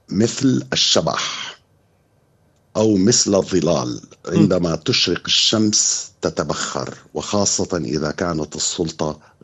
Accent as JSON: {"language": "Arabic", "country": "Syria", "said": "لأنه أنا أصلي سوري"}